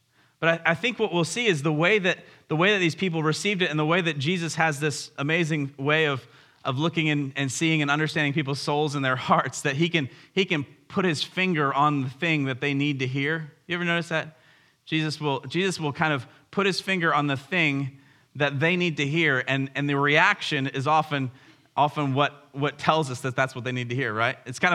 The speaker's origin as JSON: {"language": "English", "town": "Powhatan", "region": "Virginia", "country": "United States", "tie": "born or raised there", "said": "I'm so glad, even though I grew up in Powhatan, this is my hometown."}